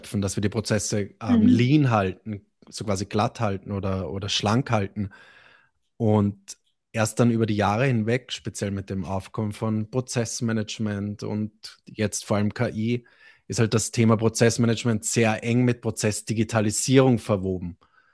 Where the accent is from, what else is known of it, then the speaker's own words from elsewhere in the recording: Vienna, Austria; ich bin nicht nur Österreicher, ich bin Wiener, was viel wichtiger ist für uns Wiener.